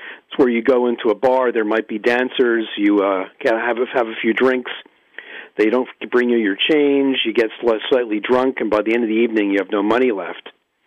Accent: Montreal, Quebec, Canada; I'm from Montreal.

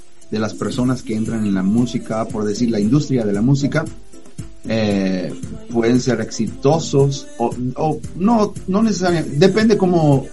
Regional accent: Dallas, Texas, United States; now in Washington, United States; aunque soy de Dallas, actualmente estoy viviendo al norte del país de los Estados Unidos, en el estado de Washington.

